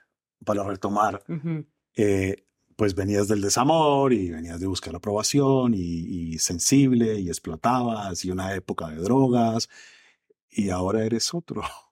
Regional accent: Colombia; como decimos en Colombia

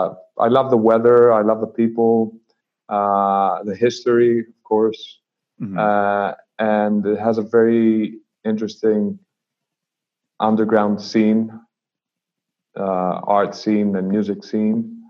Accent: Athens, Attica, Greece; moved away as an adult; now in London, United Kingdom; Yeah, I was born in London. Yeah, but I moved to Greece like when I was one year old.

